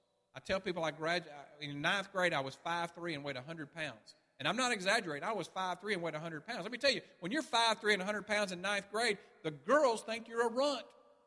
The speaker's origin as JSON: {"language": "English", "town": "Modena", "region": "Emilia-Romagna", "country": "Italy", "tie": "born or raised there", "second_language": "English", "said": "in my hometown of Modena, Italy."}